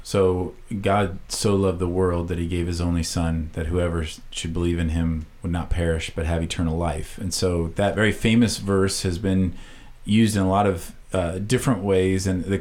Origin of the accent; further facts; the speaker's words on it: Iowa, United States; I thought I was a good gardener because I was from Iowa.